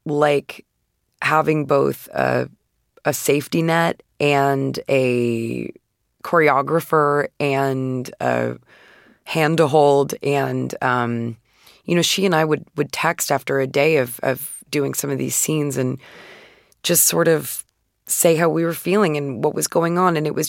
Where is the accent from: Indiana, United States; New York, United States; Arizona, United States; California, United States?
Arizona, United States; Phoenix; I'm from Phoenix, Arizona, and I was born in 1988, so the majority of my childhood took place in the 90s